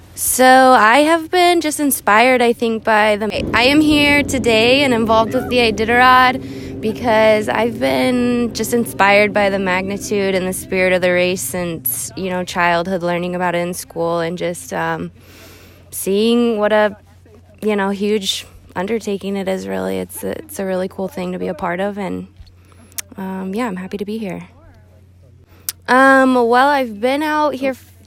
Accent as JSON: {"language": "English", "region": "Alaska", "country": "United States", "tie": "born or raised there", "said": "But I grew up in Alaska, so I've followed the race since, you know, childhood."}